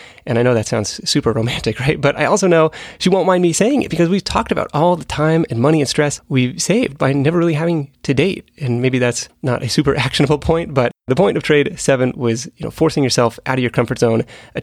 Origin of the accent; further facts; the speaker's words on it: Seattle, Washington, United States; moved away as an adult; I thought it would be worthwhile to leave Seattle and see what else was out there. I'd lived there almost my entire life.